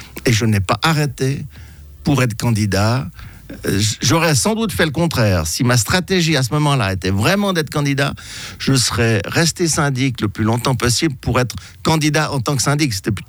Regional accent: Vaud, Switzerland; nous sommes originaires des Ormonts

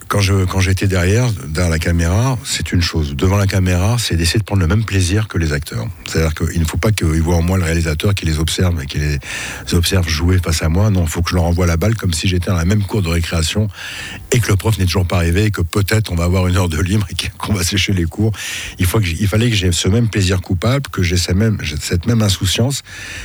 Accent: France; On a du mal à faire ça chez nous en France

